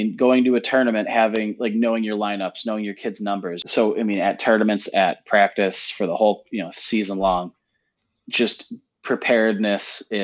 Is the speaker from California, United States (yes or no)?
no; Buffalo, New York, United States; moved away as an adult; I'm from Buffalo, New York, originally coached at a club, coached high school, coached homeschool in Buffalo.